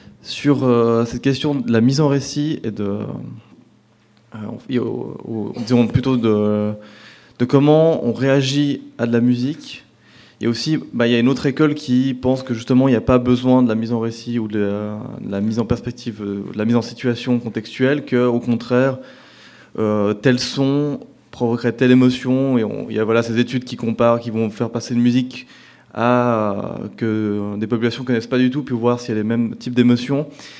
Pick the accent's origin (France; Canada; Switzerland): Switzerland; et je précise que moi je suis suisse